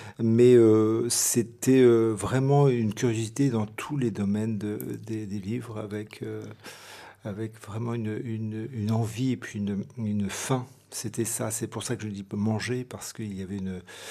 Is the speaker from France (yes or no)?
yes; Chartres, Centre-Val de Loire, France; Alors oui, je suis né à Chartres de parents qui sont nés à Chartres et puis à Luisan. Et donc je suis à Chartres et en Eure-et-Loire depuis au moins 350 ans.